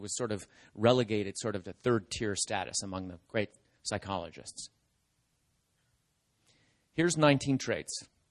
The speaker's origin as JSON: {"language": "English", "country": "Canada", "tie": "born or raised there", "said": "I have friends I grew up with in Canada, and I'll talk more about them later."}